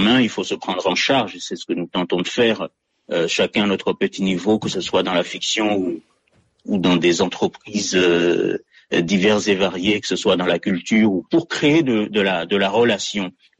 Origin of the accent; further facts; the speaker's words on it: Mayotte, France; first language Malagasy (Kibushi); French is a second language; né à Mayotte, je suis né dans un village malgachophone, donc ma première langue, l'une des premières langues, c'est le malgache, c'est le sakalav, c'est le kibouch, qu'on appelle le kibouch localement.